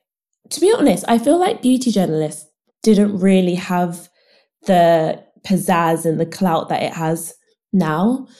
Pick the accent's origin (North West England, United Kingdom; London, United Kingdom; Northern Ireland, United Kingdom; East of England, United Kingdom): London, United Kingdom; I went to university in London and I'm born and bred in London. So lived with my parents